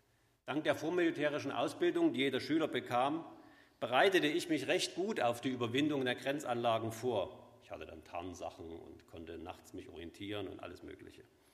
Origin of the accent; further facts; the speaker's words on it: East Germany, Germany; Wie Sie unschwer hören, komme ich aus Ostdeutschland.